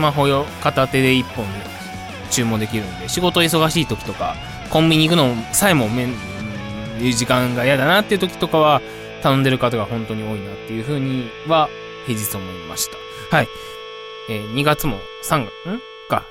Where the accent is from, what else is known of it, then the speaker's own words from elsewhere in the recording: Kansai, Japan; 関西出身なんですけど、ほんと食べたことなくて